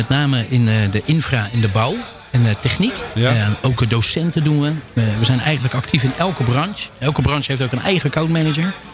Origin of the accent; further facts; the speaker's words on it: Colombia; now in Netherlands; Ik kom uit Colombia.